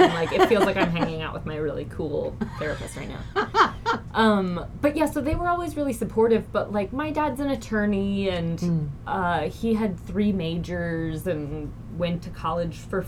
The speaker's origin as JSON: {"language": "English", "town": "Columbus", "region": "Ohio", "country": "United States", "said": "I'm from Columbus, Ohio, but my parents got divorced when I was young"}